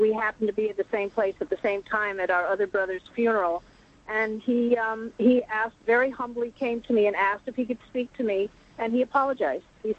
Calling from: Stamford, Connecticut, United States; I'm calling from Stamford, Connecticut.

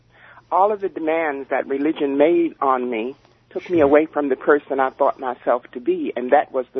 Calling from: Roselle, New Jersey, United States; I'm from Roselle, New Jersey.

